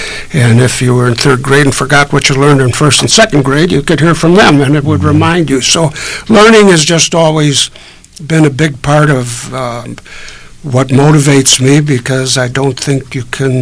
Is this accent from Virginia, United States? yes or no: no; Chicago, Illinois, United States; We were born and raised in Chicago.